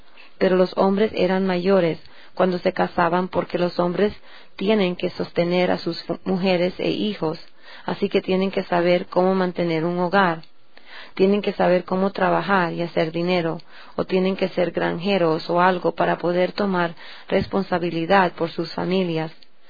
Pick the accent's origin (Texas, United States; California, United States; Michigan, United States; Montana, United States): Montana, United States; Windom; Hay algunos pueblos como el pueblo de Montana, de donde vengo yo. Yo vengo de Windom, Montana. No tenía ni 100 personas ese pueblo. Deberían haber unas 30 o 40 personas en todo el pueblo.